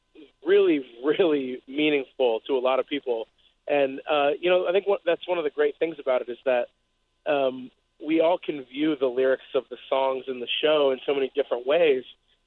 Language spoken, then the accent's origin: English; Glen Ellyn, Illinois, United States; I am, through and through. I grew up out in Glen Ellyn, Illinois